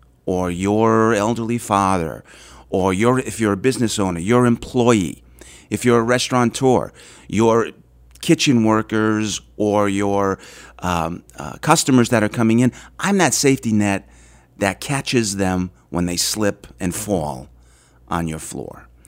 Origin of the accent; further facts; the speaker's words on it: North Providence, Rhode Island, United States; Born and raised in North Providence, mm-hmm. Rhode Island.